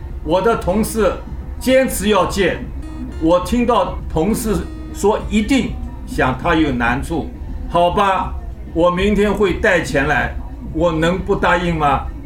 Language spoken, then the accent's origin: Chinese; China; 我是中国人